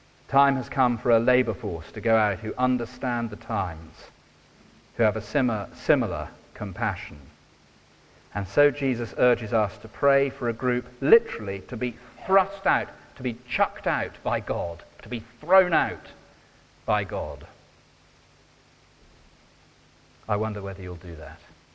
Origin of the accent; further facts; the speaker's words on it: South West England, United Kingdom; I come from Cornwall originally, and on my parents' farm, there's a cider orchard